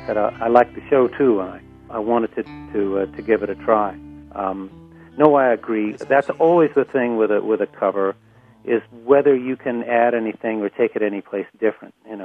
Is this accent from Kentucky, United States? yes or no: no; North Carolina, United States; You know, I grew up in North Carolina mostly, and there was a lot of gospel music, there was country music, and there was a good deal of blues